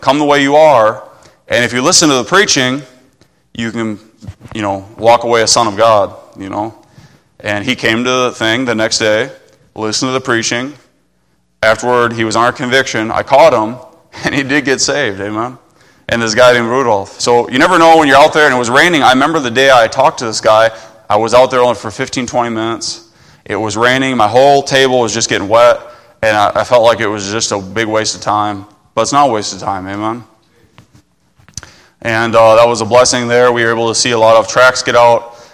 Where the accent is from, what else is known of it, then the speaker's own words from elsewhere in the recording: Wisconsin, United States; I grew up in Wisconsin on a dairy farm. And I thought I'd be a dairy farmer my whole life